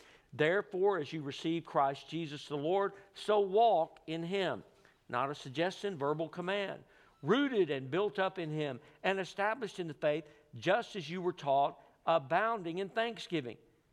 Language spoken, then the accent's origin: English; Texas, United States; When I was growing up in East Texas, I lived out in the country, but one of my best friends lived not far from the elementary school we went to.